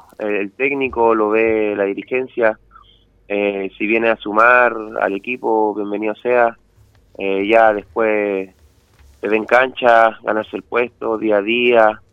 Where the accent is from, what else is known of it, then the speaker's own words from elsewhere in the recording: Lima, Peru; born there; yo nací en Lima, en Perú, pero toda mi familia es chilena, yo solamente tuve la suerte de nacer allá en Perú